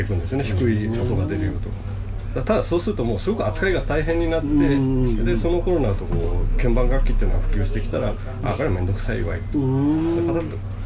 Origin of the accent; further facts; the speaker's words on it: Yamaguchi, Japan; also born or lived in Fukuoka; now in Nagasaki, Japan; 山口育ちですからねで福岡に長らく20年ぐらい住んでたんですけど